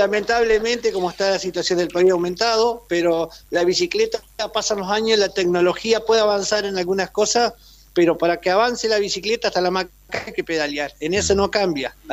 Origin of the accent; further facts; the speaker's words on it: Gualeguay, Entre Ríos, Argentina; yo hace de los 11 años que vivo acá, yo soy de Gualeguay, y tengo 53